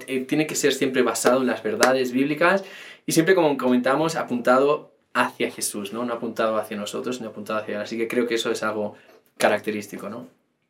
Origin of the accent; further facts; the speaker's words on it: Spain; now in Argentina; yo igualmente soy español, como mi acento me delata, pero vivo en Argentina, así que estoy aquí en Latinoamérica